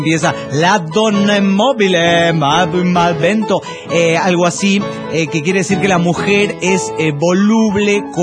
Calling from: Sucre, Chuquisaca, Bolivia; de Sucre, Bolivia.

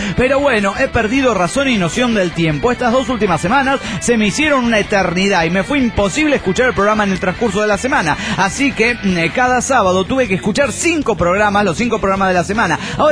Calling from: Mexico City, Mexico; del DF mexicano.

